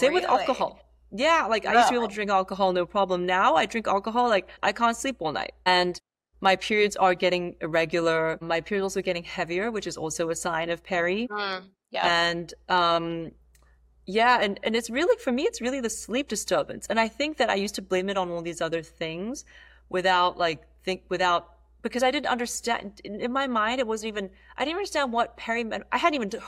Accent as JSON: {"language": "English", "country": "Hong Kong", "tie": "born or raised there", "said": "Yeah, well, the great thing about growing up in Hong Kong is that you have soup with every meal."}